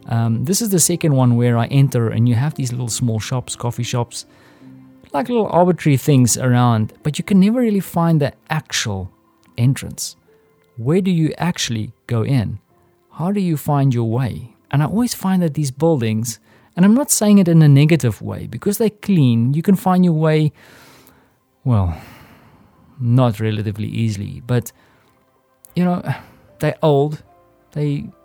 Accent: South Africa; But as a South African, I've been spoiled.

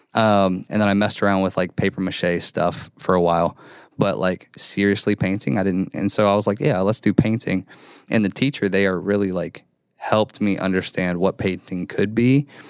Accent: Kenton, Kentucky, United States; born there; And so I was born on Turkey Foot Road in Kenton, Kentucky, which sounds like the most hick thing possible.

